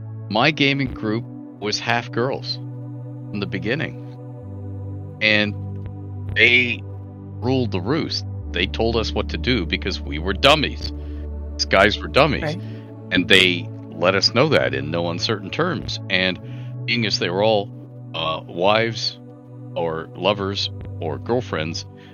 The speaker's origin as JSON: {"language": "English", "town": "Toronto", "region": "Ontario", "country": "Canada", "tie": "born or raised there", "said": "and growing up in Don Mills, all the men got into limos or fast cars and took off downtown to work in office towers all day. So I grew up with all the women."}